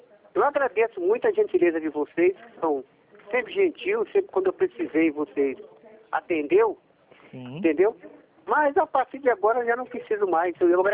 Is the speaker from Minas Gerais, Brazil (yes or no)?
yes; Minas Gerais, Brazil; eu sou mineiro